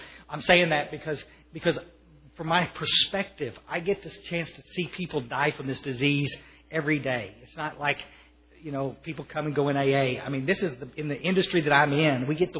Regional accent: Kerrville, Texas, United States; born or raised there; also born or lived in Odessa, Texas

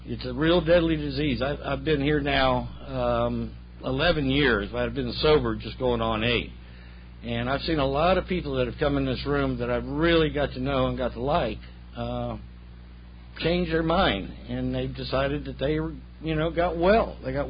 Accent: Atlanta, Georgia, United States; born there; also born or lived in New Mexico, United States / Japan; We moved all over the world. I was born in Atlanta, and then we went to New Mexico, and then we went to Japan.

